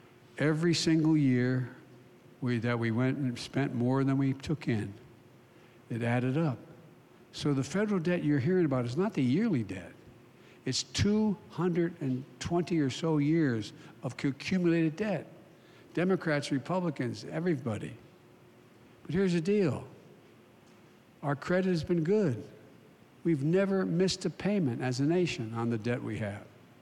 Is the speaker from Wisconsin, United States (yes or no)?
no; Claymont, Delaware, United States; also born or lived in Scranton, Pennsylvania; I'm from Scranton, Pennsylvania. I was raised in a little steel town called Claymont, Delaware.